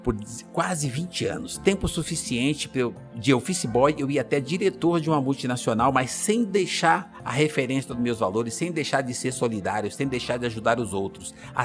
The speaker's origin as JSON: {"language": "Portuguese", "region": "Minas Gerais", "country": "Brazil", "tie": "born there", "moved": "yes", "lives_now": "São Paulo, Brazil", "said": "Eu nasci em Minas Gerais, mãe, pai, mais 8 irmãos. Aí perdemos a roça, morávamos numa casa de pau a pique e precisávamos ir para algum lugar. Viemos para São Paulo"}